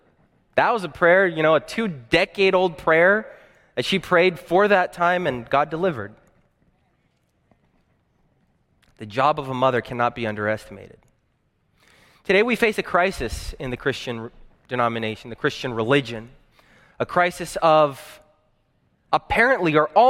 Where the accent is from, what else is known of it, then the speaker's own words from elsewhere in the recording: Washington, United States; born there; also born or lived in New Jersey / Canada / Brazil; I was born in Washington. We lived in New Jersey, moved to Canada, lived there for a few years, then moved to Brazil.